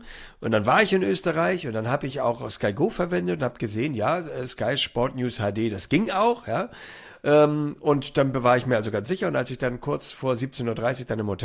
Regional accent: Hamburg, Germany; Es ist zwar für mich als Hamburger schon ziemlich weit südlich

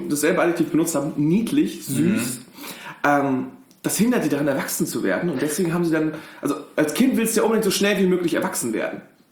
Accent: Germany; Ich komme aus einer Stadt, die für 2 Sachen berühmt ist. Die Diddelmaus und TNT.

